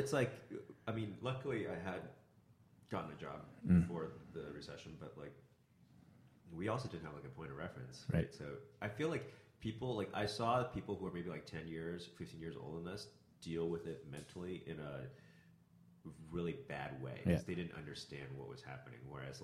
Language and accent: English; Shanghai, China; born there; English is a second language; I was born in Shanghai in 85.